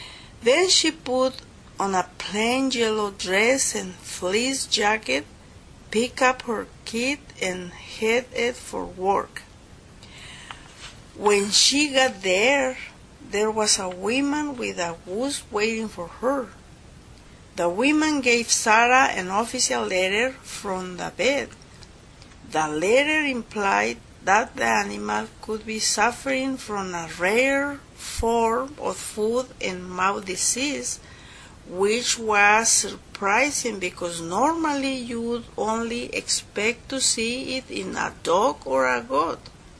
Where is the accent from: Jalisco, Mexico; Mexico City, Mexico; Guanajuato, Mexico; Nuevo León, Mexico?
Guanajuato, Mexico; English is a second language; moved away as an adult; now in El Segundo, United States; I'm from Guanajuato, Mexico. Now I live in El Segundo.